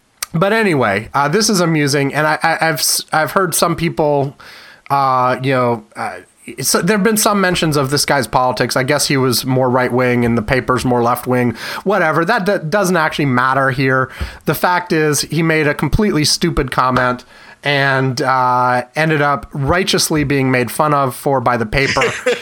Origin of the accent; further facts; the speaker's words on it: Frederick, Maryland, United States; So this actually happened in the town I went to high school in. I'll call it my hometown. I lived there in my formative